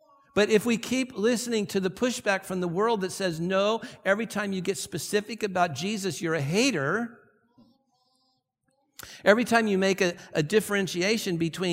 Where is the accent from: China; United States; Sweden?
United States; Santa Ana, California; I grew up here in Santa Ana.